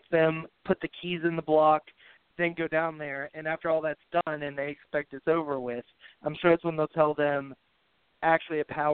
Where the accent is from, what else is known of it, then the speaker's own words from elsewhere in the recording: England, United Kingdom; I'm a little upset by it, but I'm an English person, again, and I take issue with using reading as a punishment.